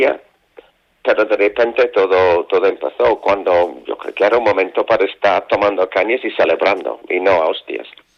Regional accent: England, United Kingdom; Spanish is a second language; porque soy inglés y llevo una chaqueta verde.

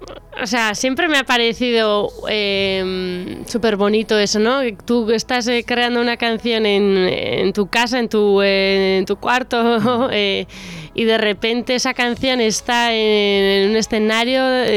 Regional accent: Lastur, Basque Country, Spain; now in Itziar, Spain; mi pueblo en sí, yo vivo en Lastur. Bueno, ahora vivo

